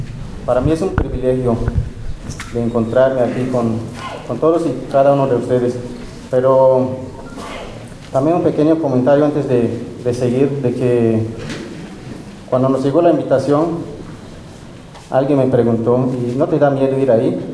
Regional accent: Candelaria, Quintana Roo, Mexico; vengo de la comunidad de Candelaria, del municipio de José María Morelos, del estado de Quintana Roo.

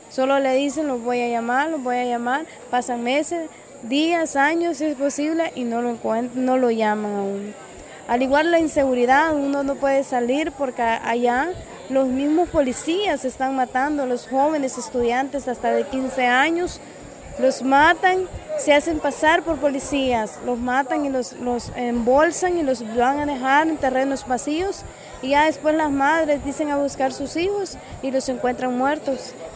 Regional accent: Honduras; Vengo de Honduras.

